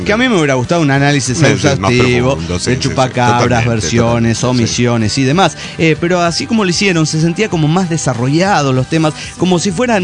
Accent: Chiapas, Mexico; Siento mi chiapanicidad

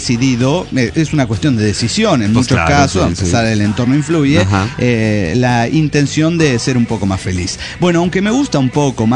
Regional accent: Tarija, Bolivia; de Tarija, Bolivia.

